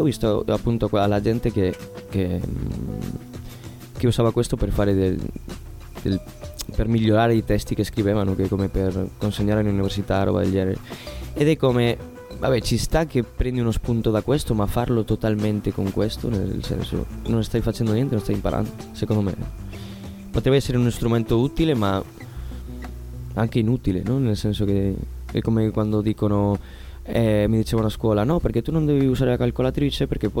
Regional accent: Greece; Sono greco, ragazzi.

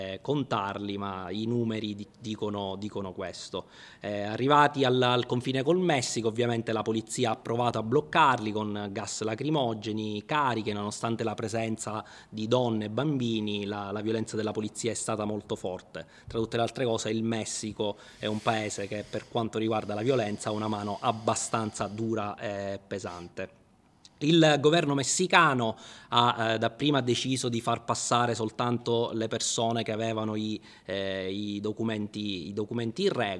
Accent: Southern Italy, Italy; io da terrone

